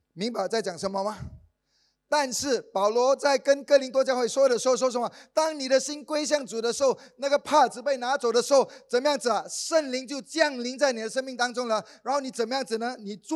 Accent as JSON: {"language": "Chinese", "country": "Singapore", "said": "或者我们新加坡人很多孩子等到21岁"}